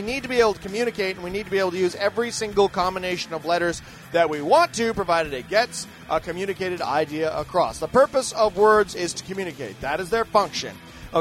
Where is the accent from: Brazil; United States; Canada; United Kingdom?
Canada; You want to hate me because I'm Canadian.